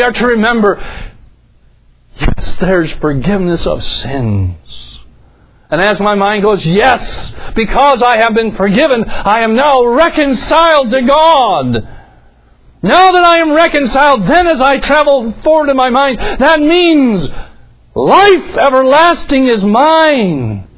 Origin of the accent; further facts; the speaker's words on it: New York, United States; I grew up on a bay in New York State where I lived. I was right on the shore of Lake Ontario, and there's a big bay.